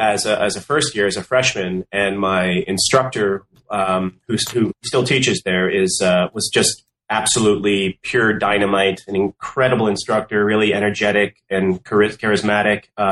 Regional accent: East Coast, United States; And I grew up in the East Coast, and I went to a very small school that offered two living languages and two classical languages. So I studied French and Latin

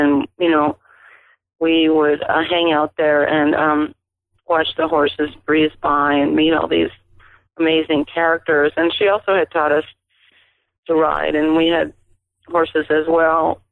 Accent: Ohio, United States; I grew up in Ohio, and I never much like cold weather.

